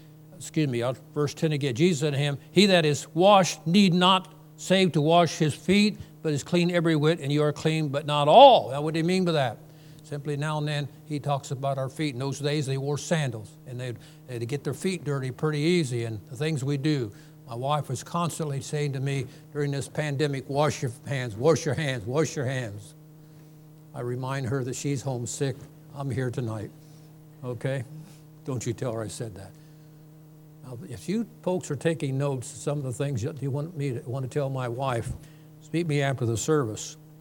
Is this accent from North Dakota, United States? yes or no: no; Ohio, United States; And I'm from Ohio, so now and then I slip and sing washed instead of washed, okay?